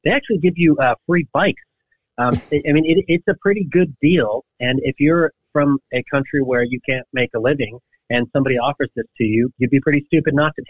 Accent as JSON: {"language": "English", "country": "United States", "said": "it's kind of embarrassing for me as an American to see these guys crossing over into our country"}